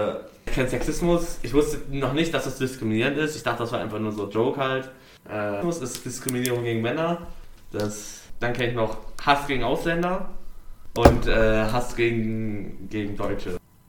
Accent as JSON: {"language": "German", "country": "Germany", "said": "Von ein paar Türken, die mich als Deutscher beleidigt haben"}